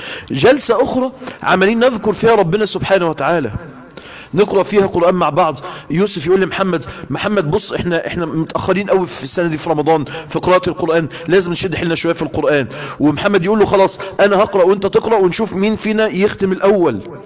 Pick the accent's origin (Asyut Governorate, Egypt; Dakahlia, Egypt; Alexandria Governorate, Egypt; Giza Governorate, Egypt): Dakahlia, Egypt; Mansoura; انا من المنصورة